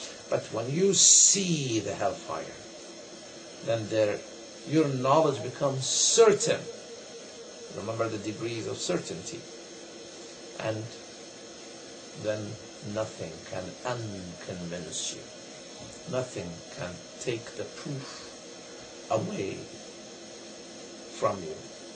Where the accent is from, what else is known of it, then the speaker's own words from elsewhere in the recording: Iran; man, I am from Iran.